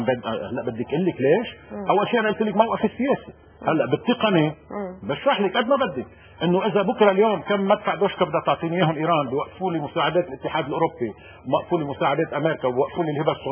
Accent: Lebanon; مع هبة سعودية مشروطة تتوافق شروطها مع مصلحتنا كلبنانيين

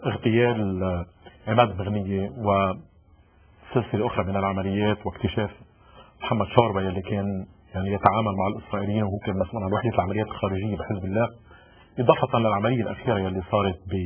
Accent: Lebanon; عندنا بلبنان

